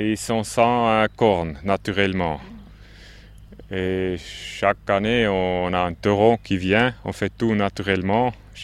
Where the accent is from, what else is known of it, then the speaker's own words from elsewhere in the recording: Switzerland; je suis suisse, et nous, on est petit, mais en Suisse, on aime la qualité.